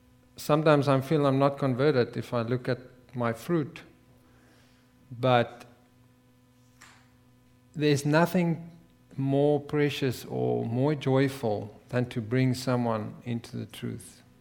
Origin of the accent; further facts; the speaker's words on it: South Africa; moved away as an adult; And I'm from South Africa. I have moved here about a year ago. Yeah, I was a welding inspector back in South Africa, and I was born there